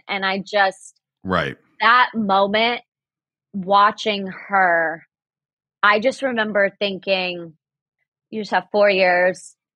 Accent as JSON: {"language": "English", "town": "Dallas", "region": "Texas", "country": "United States", "tie": "born or raised there", "said": "So funny because growing up in Dallas, like I only applied to one school."}